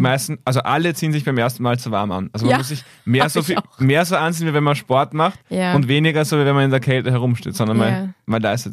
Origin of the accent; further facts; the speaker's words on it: Vienna, Austria; Ich habe vorher schon Org im Vorgespräch gesagt und habe mich sofort als Wiener oder zumindest Ostösterreicher geoutet